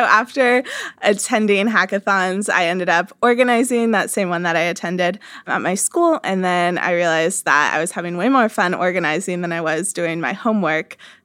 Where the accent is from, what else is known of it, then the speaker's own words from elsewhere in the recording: Kansas, United States; So I grew up in Kansas. Not a huge tech scene there.